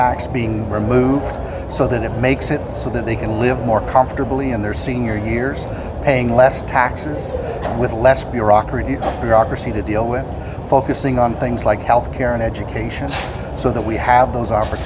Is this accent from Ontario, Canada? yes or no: yes; Ontario, Canada; I'm from Ontario, and I'm a delegate here for the convention.